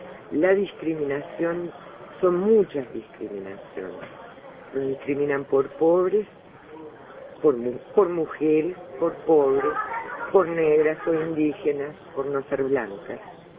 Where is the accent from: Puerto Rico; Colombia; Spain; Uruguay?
Uruguay; Ahora voy a hablar como uruguaya.